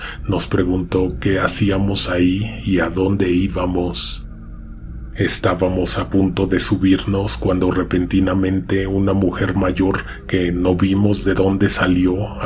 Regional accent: Matamoros, Tamaulipas, Mexico; Soy de Matamoros

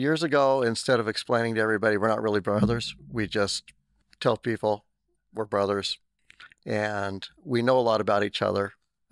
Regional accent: Astoria, Oregon, United States; I actually grew up here in Astoria, born and raised here in Astoria. I was born in 1965

